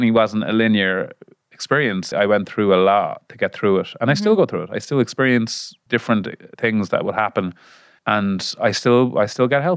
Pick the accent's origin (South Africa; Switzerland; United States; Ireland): Ireland; Mullingar, Leinster; I grew up in Mullingar